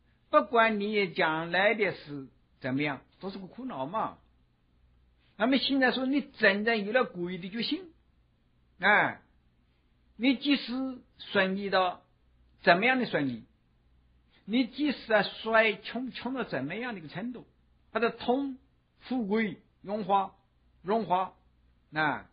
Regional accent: China; 所以我们中国人啊，一乱起来的时候，他什么样古代的文化，或者什么他不顾的

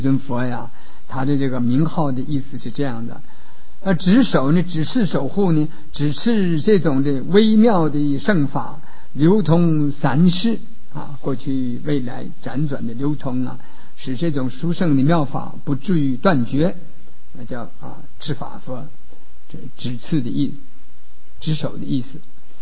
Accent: China; 我们中国人就主张六方的

